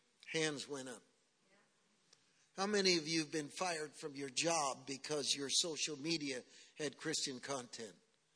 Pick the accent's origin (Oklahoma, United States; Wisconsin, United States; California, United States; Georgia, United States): California, United States; Berkeley; and you have to understand, I'm from Berkeley. I spent 10 years on the University of Berkeley campus.